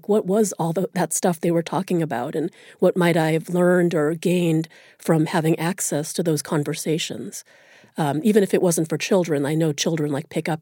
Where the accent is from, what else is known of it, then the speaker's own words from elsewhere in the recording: United States; I was read as an American, which of course I am